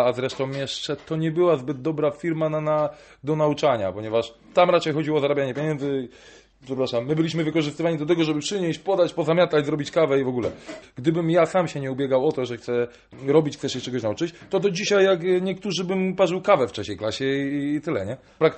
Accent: Trzemeszno, Greater Poland Voivodeship, Poland; u siebie w mieście, skąd pochodzę, jest to bardzo małe miasto, nazywa się Trzemeszno, położone koło Gniezna, około 8 tysięcy mieszkańców.

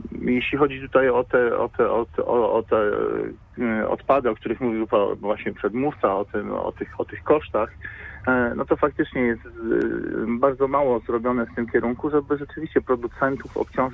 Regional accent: Poznań, Greater Poland Voivodeship, Poland

